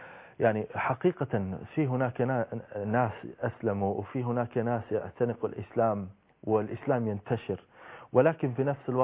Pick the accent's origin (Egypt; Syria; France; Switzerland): Switzerland; أنا من سويسرا أشاهد هذا الأمر داخل البلد